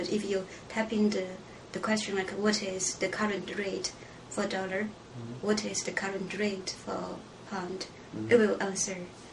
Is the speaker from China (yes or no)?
yes; China; English is a second language; moved away as an adult; now in United States; So basically, I kind of like, I grew up in China. I finished college in China, and I also go to graduate school with a master. So after my master, I came here for PhD.